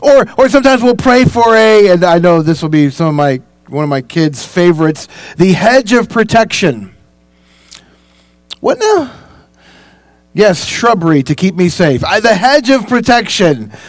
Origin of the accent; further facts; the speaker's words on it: Louisville, Kentucky, United States; moved away as an adult; Now, I'm from Louisville. We have snow. Not like this.